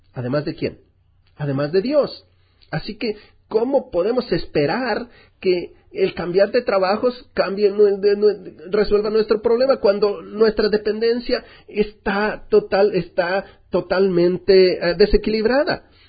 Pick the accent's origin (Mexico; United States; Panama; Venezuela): United States; Kansas; Spanish is a second language; yo vine de Kansas y era un pueblito